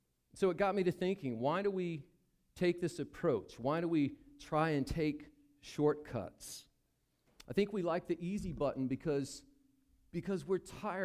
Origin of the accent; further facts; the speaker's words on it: Virginia, United States; But for me, a kid growing up in Virginia in the 80s, I thought it was the most amazing thing.